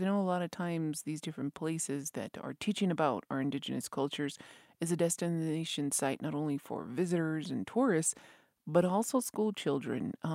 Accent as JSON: {"language": "English", "town": "Masota Pueblo", "region": "New Mexico", "country": "United States", "said": "from Masota Pueblo, and we are hearing about tribal tourism today."}